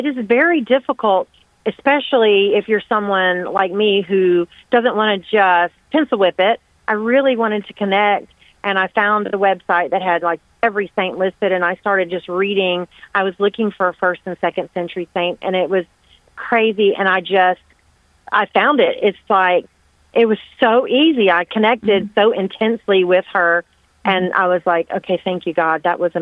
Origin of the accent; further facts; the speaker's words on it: Foley, Alabama, United States; I'm from Foley, Alabama, and I'm a Protestant. I've been Protestant all my life. I'm 54